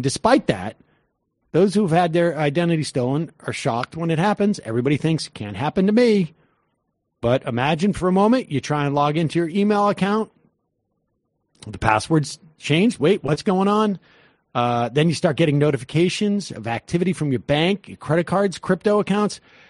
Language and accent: English; New Bedford, Massachusetts, United States; I'm from Southern Massachusetts. And so that is, I was down near Bedford. Bedford, Mass, and we have a slightly different accent there.